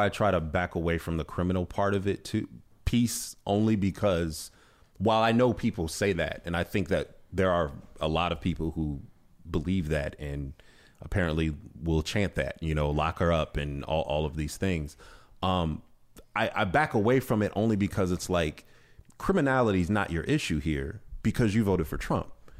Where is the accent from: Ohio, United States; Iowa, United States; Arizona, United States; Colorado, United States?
Ohio, United States; like I said, I'm from Ohio, right? I think Clinton won 7 of those counties.